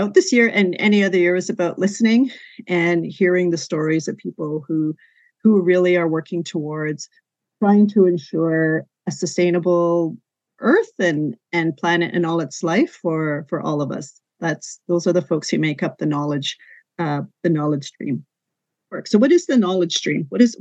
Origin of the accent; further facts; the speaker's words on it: Whitefish River First Nation, Ontario, Canada; I am Anishinaabe from Whitefish River First Nation. I'm actually sitting in my community today